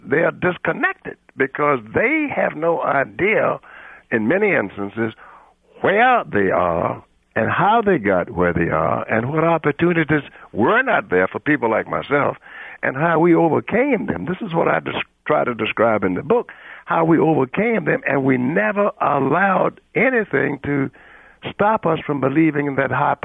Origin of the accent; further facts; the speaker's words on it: Richmond, Virginia, United States; Richmond, Virginia.